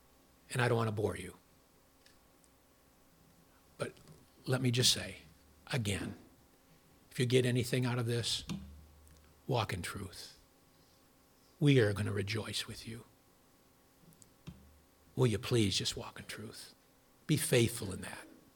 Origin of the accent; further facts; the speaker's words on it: Midwest, United States; now in Colchester, United States; I'm a Midwesterner. Coming to New England